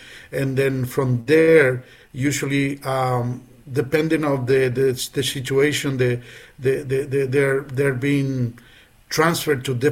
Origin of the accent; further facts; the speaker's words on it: Paraguay; now in Washington, United States; I'm an immigrant myself. I've been living in the District of Columbia for over 25 years now. I'm originally from Paraguay, but a resident of the district since I moved to the country here in the U.S.